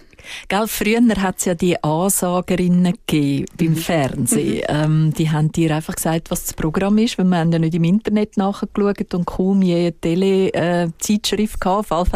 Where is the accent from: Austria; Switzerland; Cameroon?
Switzerland; Glarus; Und in unserem Dorf, im Glarnerland, wo ich aufgewachsen bin